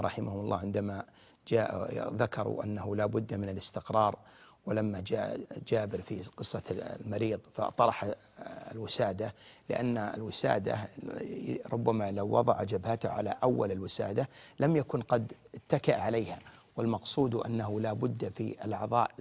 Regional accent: Saudi Arabia; ولهذا أصبح النظام عندنا في المملكة العربية السعودية

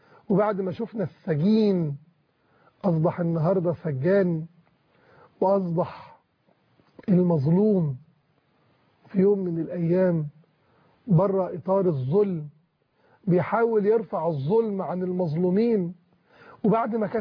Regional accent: Egypt

